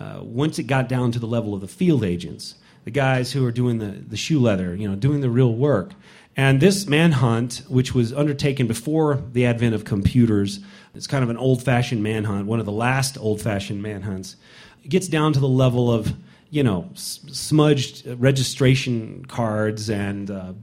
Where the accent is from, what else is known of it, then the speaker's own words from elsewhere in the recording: Memphis, Tennessee, United States; about a city that I know and love, Memphis, where I grew up, and an event that just shook my hometown to its very core.